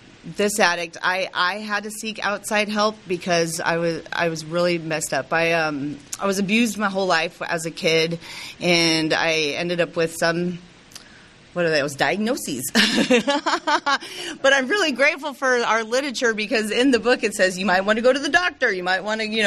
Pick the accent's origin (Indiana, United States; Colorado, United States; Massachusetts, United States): Colorado, United States; Denver; And I'm from Denver, and I was planning on coming here already.